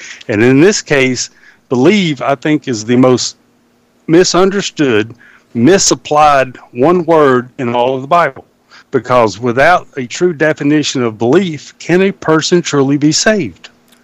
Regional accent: the South, United States; Growing up in the South, and I was saved in 2010

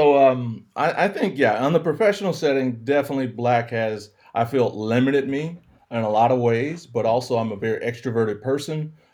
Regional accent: the South, United States; accent: Southern; or even having to change my Southern accent a little bit more.

